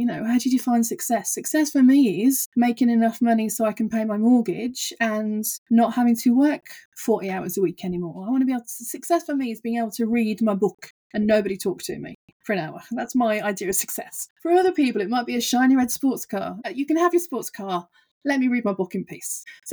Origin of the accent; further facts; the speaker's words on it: England, United Kingdom; also born or lived in Germany; I'm from England, and I lived in Germany for a while. And so I'm even more low context than most Canadians.